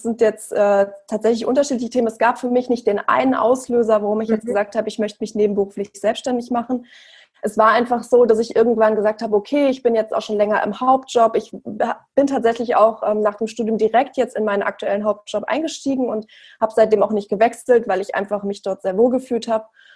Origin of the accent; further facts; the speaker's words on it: Frankfurt, Hesse, Germany; Also ich bin, wie gesagt … Ich bin 32 Jahre alt und ich komme aus Frankfurt.